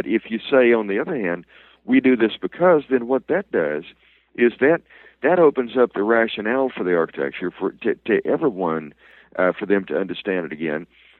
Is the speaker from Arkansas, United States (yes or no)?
no; Alabama, United States; There was a doctor in my home state of Alabama